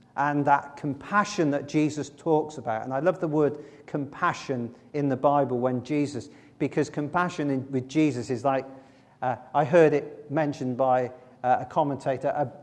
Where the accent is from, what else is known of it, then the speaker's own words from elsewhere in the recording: Maidstone, South East England, United Kingdom; born there; I was born in Maidstone, and I've got some family still over down in the southeast.